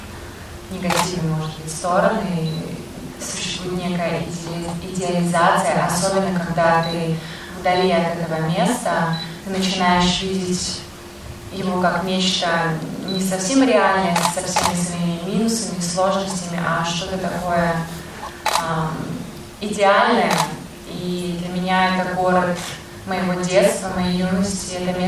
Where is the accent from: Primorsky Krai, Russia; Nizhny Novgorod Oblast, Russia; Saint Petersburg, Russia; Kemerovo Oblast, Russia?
Primorsky Krai, Russia; Vladivostok; Так как Владивосток мой родной город, я его очень люблю.